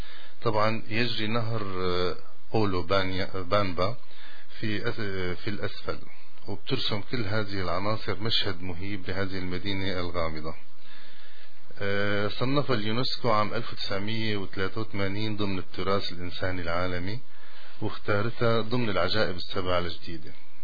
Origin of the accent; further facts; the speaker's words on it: Syria; عندنا بسوريا